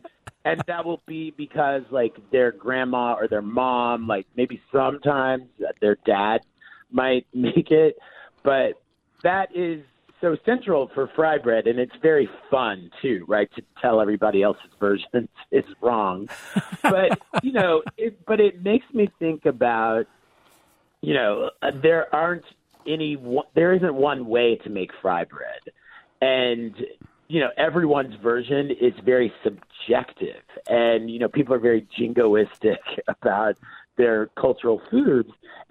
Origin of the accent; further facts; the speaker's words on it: Oklahoma, United States; And I grew up in Oklahoma, and I grew up making fry bread and eating fry bread with all these old ladies in my family.